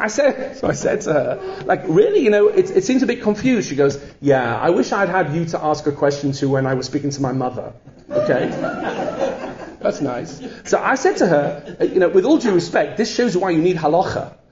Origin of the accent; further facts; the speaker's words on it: England, United Kingdom; I'm English.